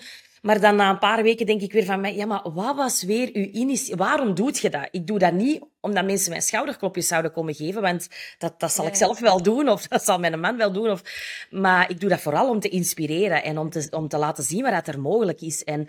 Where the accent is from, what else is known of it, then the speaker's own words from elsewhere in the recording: Belgium; Ik ben opgegroeid in de Kempen. Ik ben een dochter van boomkwekers.